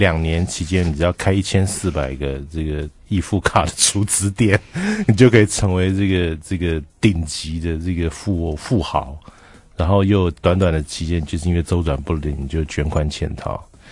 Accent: central Taiwan, Taiwan; 因为我小的时候在中部，不像你在北部，有一阵子是这样

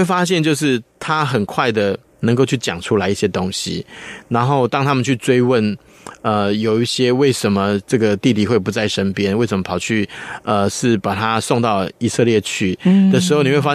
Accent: Taiwan; 如果说用我们台湾人的眼光去看啊，我觉得会蛮有意思

